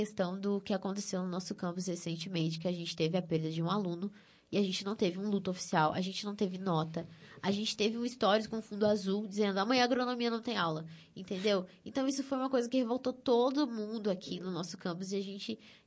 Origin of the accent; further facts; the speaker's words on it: Frederico Westphalen, Rio Grande do Sul, Brazil; eu tenho consciência que eu sou de Frederico